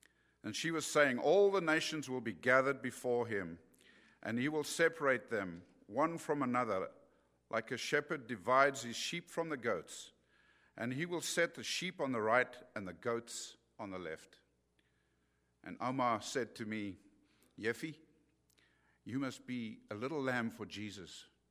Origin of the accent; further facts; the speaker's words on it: South Africa; So I grew up in South Africa from what would be considered a divided home, but my parents loved each other.